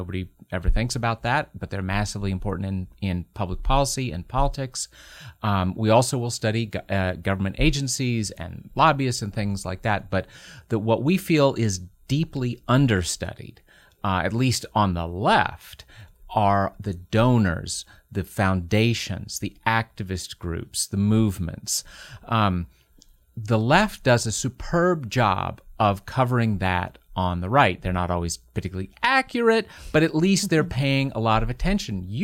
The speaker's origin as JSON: {"language": "English", "town": "Knoxville", "region": "Tennessee", "country": "United States", "tie": "born or raised there", "said": "Well, I grew up in Knoxville, Tennessee, but I had Yankee parents."}